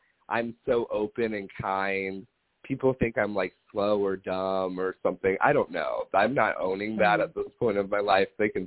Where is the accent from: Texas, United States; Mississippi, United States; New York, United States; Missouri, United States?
Missouri, United States; Cottleville; I just feel like, okay, so I grew up in Cottleville. Well, I wanted to get the hell out of there, you know?